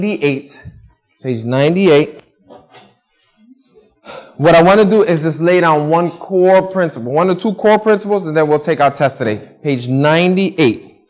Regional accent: New York, United States; I learned something growing up in New York.

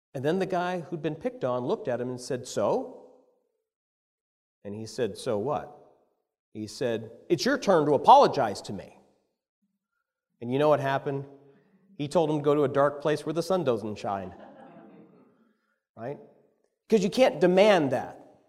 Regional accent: Pennsylvania, United States; We're from Pennsylvania, Northwest Pennsylvania.

